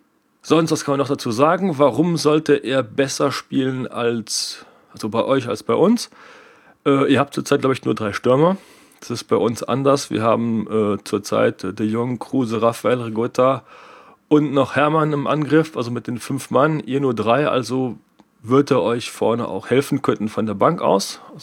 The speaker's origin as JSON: {"language": "German", "country": "Switzerland", "said": "ich komme aus der Schweiz"}